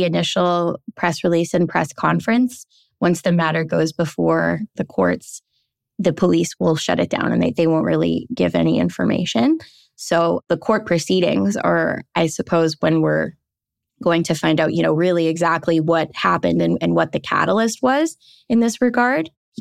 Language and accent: English; Canada; this is, I think, something that is kind of part and parcel with being a Canadian reporter, right?